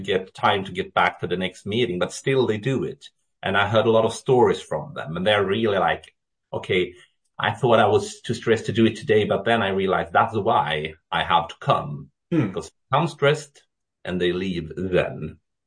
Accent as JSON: {"language": "English", "country": "Sweden", "second_language": "English", "said": "I'm from Sweden. I live in Jönköping, close to Älmhult, where it's the headquarters of IKEA."}